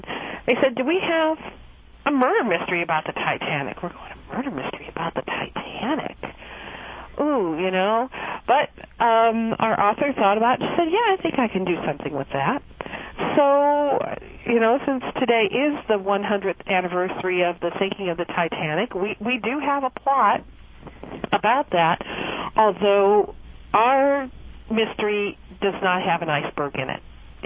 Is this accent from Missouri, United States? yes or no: yes; Missouri, United States; Well, when I was about five, I grew up in the St. Louis area.